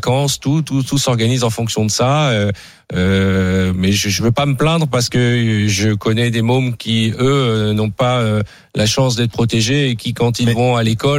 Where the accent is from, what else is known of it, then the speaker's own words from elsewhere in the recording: France; c'est la première fois en 30 ans que moi je suis français avant d'être juif, et c'est la première fois où on me voit sous le prisme de ma judéité.